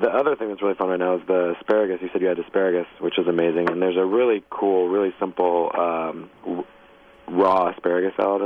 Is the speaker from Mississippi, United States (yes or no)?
no; Waterford, Wisconsin, United States; also born or lived in Racine; I grew up around farms all over the place in Wisconsin. I was born in Racine and grew up in the Waterford area. I went to school in Union Grove.